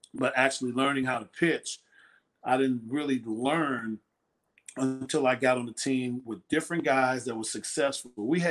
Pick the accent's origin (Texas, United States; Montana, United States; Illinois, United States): Illinois, United States; Chicago; I'm from Chicago too, so I know about them as well.